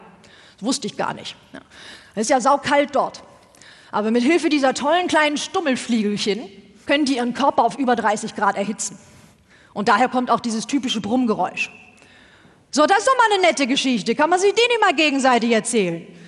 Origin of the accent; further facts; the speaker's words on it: North Rhine-Westphalia, Germany; Ich komme aus Westfalen.